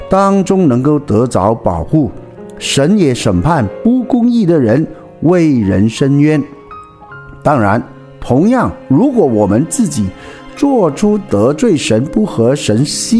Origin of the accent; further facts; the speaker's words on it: China; 就好像我们中国人有一句话，水能覆舟，也能载舟。